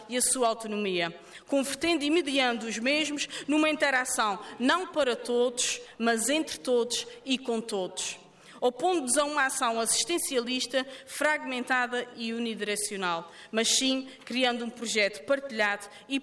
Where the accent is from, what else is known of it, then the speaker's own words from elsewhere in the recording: Azores, Portugal; pela primeira vez, enquanto terceirense e açoriana, sentir que faço parte de uma visão integradora